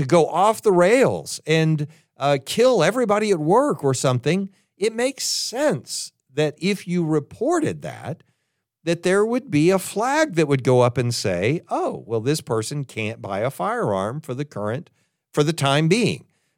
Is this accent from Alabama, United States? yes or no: no; Texas, United States; I've had guns given to me my entire life because I grew up in Texas